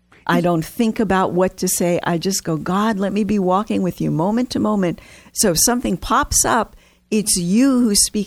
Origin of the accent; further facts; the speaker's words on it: Virginia, United States; I grew up in Virginia. I've never gotten a kite that high in California, but in Virginia, I have.